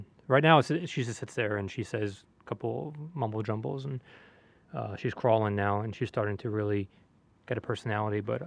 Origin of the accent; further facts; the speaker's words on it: New York, United States; And I think growing up in New York, it's not like everyone's like, oh, a deep dish in Chicago or New York, like slice.